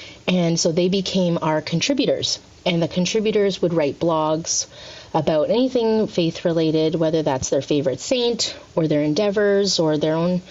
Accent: Philippines; I'm Filipino, so culturally Catholic for a really long time.

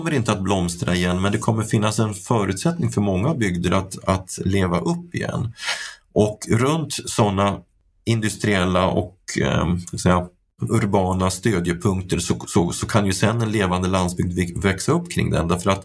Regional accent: Gävle, Gävleborg County, Sweden; eftersom jag är från Gävle och var politiskt aktiv länge där uppe

